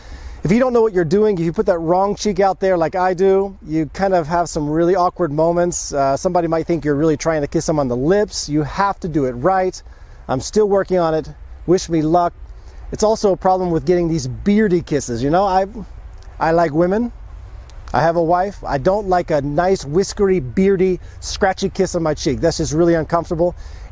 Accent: United States; I'll just shake anybody's hand. I'm an American. I shake hands.

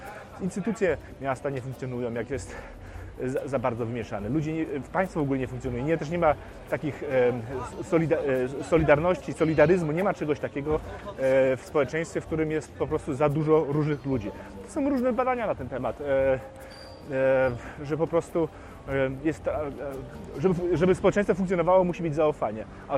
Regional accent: Hamburg, Germany; tak się wychowałem też w Hamburgu

